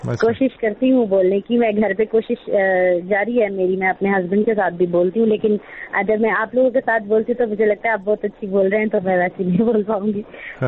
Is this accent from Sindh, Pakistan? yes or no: no; Peshawar, Khyber Pakhtunkhwa, Pakistan; میں پشاور میں ہی پیدا ہوئی اور یہیں کی میں میرے ماما پاپا بھی یہیں کے ہیں اور ویسے ہم پنجابی ہیں سیالکوٹ سے ہمارا تعلق ہے لیکن دادا دادی یہاں آ گئے پھر میرے پاپا یہیں پیدا ہوئے پھر ہم یہیں پیدا ہوئے تو اب ہم پشاوری ہیں.